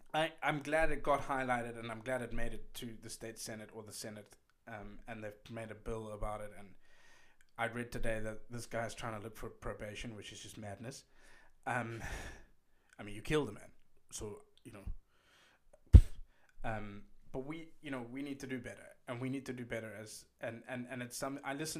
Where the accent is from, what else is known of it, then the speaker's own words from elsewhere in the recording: South Africa; people back home, my home country, South Africa.